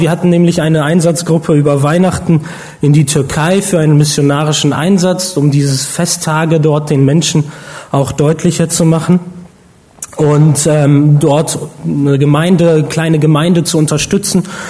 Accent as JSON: {"language": "German", "town": "Bonn", "region": "North Rhine-Westphalia", "country": "Germany", "tie": "born or raised there", "said": "ich bin in Bonn aufgewachsen und Carina ist dann dazugekommen und wir leben in Bonn."}